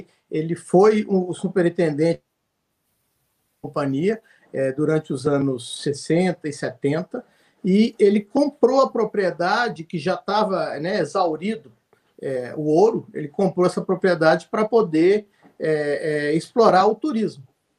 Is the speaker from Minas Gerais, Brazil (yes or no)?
yes; Minas Gerais, Brazil; now in Belo Horizonte, Brazil; Eu sou do interior de Minas, né? Mas moro em Belo Horizonte desde que eu me formei.